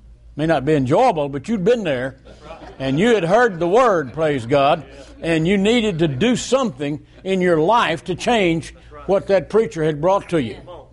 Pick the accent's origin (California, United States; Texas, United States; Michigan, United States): Texas, United States; I'm from Texas, and I keep drilling until I hit oil.